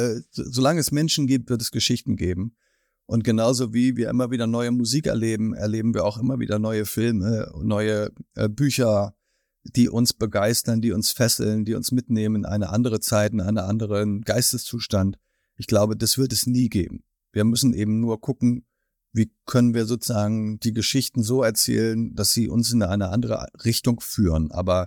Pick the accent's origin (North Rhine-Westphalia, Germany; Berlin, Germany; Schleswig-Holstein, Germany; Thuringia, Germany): Schleswig-Holstein, Germany; Und dieser andere Blick auf die Windräder führt in meiner Heimat dazu